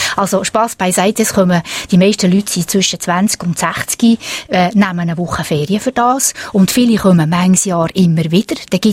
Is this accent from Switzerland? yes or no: yes; Valais, Switzerland; Wir kommen aus einer Gegend, die voll ist von diesen wunderschönen Mauern.